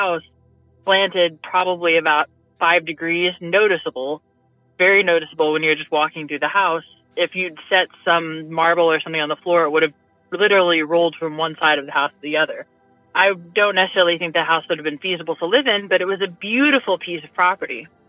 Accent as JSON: {"language": "English", "region": "Illinois", "country": "United States", "said": "I'm from Illinois."}